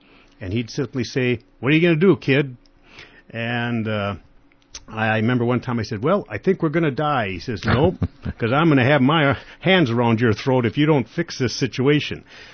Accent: Medford, Wisconsin, United States; I was flying, and over by my hometown of Medford, Wisconsin.

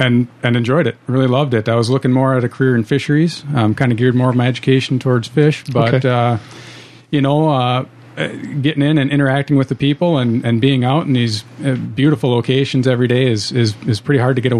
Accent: Farmington, Minnesota, United States; So yeah, I grew up in Farmington, so just up the road here.

